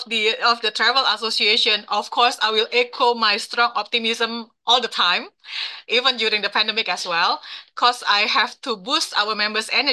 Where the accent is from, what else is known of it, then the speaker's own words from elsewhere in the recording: Jakarta, Indonesia; And actually, I'm now in Jakarta, back to my hometown.